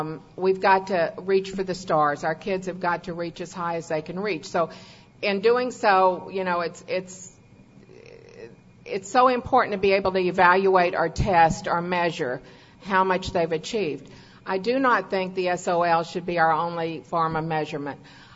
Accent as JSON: {"language": "English", "region": "Texas", "country": "United States", "tie": "born there", "also_born_or_lived": "Virginia", "said": "But I was born in Texas, but I love to tell people I'm a Virginian by choice."}